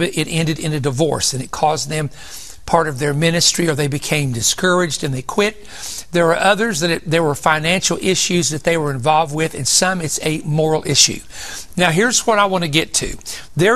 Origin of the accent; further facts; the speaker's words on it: Big Stone Gap, Virginia, United States; As a child, growing up in Big Stone Gap, Virginia, I can remember many of the great services that we had in the local church